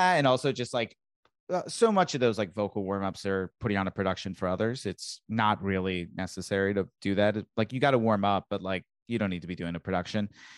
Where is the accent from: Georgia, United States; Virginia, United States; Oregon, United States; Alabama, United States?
Virginia, United States; No, I'm from Virginia.